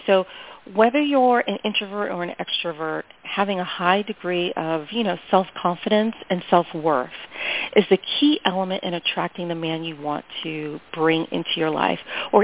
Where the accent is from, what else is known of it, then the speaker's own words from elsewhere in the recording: New York City, New York, United States; I was raised in New York City, very, you know, tough city to be raised